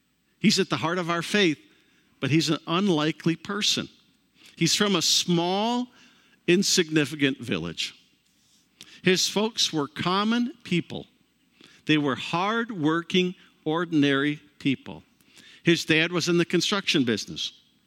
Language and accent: English; New York, United States; People say … where did you grow up? And I don't even name the town because it's so small. I say, near Batavia, between Rochester and Buffalo.